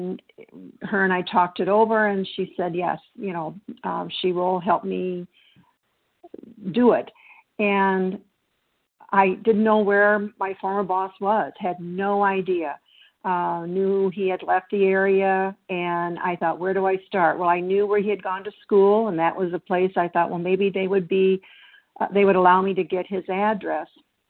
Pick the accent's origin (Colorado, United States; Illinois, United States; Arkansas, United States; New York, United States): Illinois, United States; I'm from Illinois, and so grateful to be here